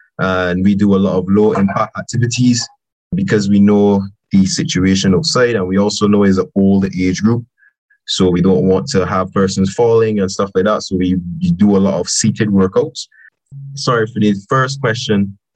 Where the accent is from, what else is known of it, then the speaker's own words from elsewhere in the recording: Barbados; I think from what I've gathered from growing up in Barbados, we see physical activity majority as just an extracurricular.